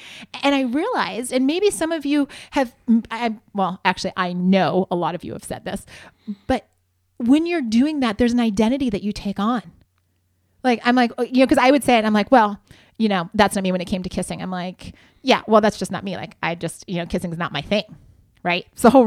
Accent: Ohio, United States; also born or lived in Spokane, Washington; I grew up in Ohio. I was very comfortable not having to deal with snow unless I like decided to drive into the mountains

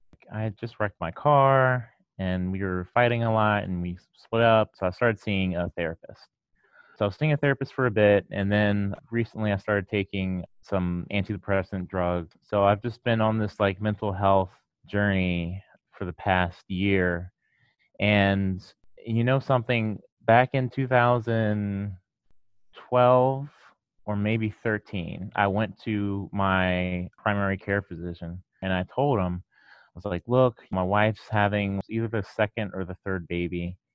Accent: Maryland, United States; I'm from Maryland in the United States

